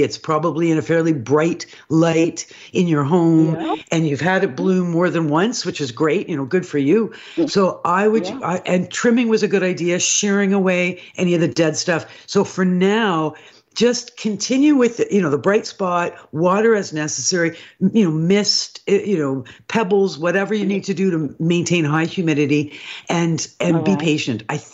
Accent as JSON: {"language": "English", "country": "Canada", "said": "So what we've learned as Canadian gardeners is to not so quickly clean up."}